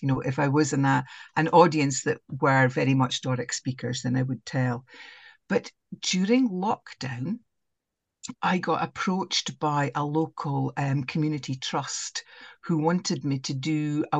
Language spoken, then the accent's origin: English; Scotland, United Kingdom; first language Doric; As I say, Doric is my mother tongue. It's what I spoke all the time when I was a bairn.